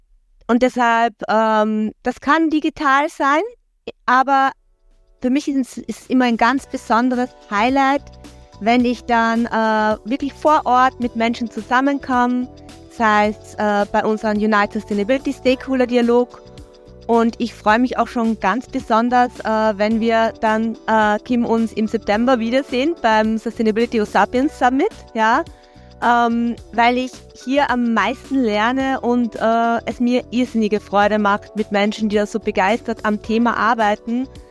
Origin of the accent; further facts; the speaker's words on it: Villach, Carinthia, Austria; von meiner Heimatstadt Villach in Österreich aus